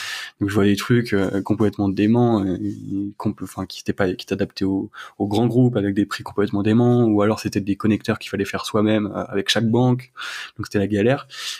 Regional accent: Meudon, Île-de-France, France; moi, j'ai grandi à Meudon, donc dans le 92

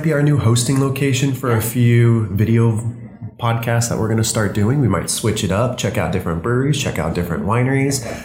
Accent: Phoenix, Arizona, United States; moved away as an adult; Yep. My hometown.

